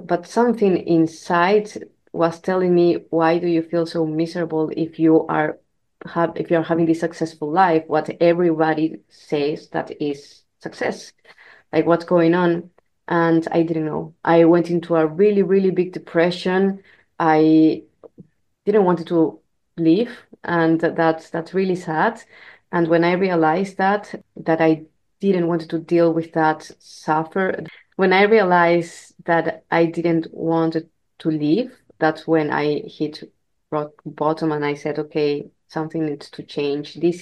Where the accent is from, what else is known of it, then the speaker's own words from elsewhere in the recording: Peru; moved away; I left Peru, and I had the chance to go to Europe